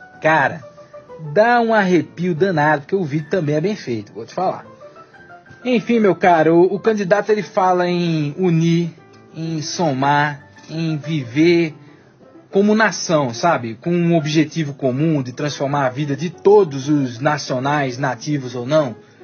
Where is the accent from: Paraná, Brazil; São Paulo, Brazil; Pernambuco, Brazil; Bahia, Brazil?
Pernambuco, Brazil; Recife; now in Brasília, Brazil; tenho 34 anos, sou de Recife, moro em Brasília tem 10 anos já.